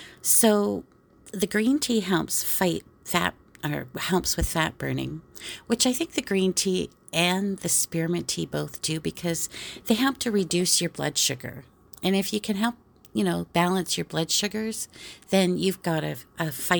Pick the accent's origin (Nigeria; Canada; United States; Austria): Canada; Well, I am Canadian. My sweat should smell like maple syrup